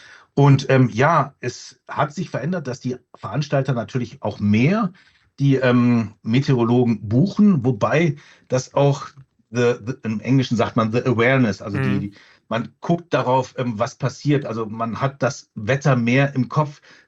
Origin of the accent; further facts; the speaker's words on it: Rhineland, Germany; ich komme auch aus dem Rheinland, da ist dann relativ wenig Schnee vorhanden gewesen.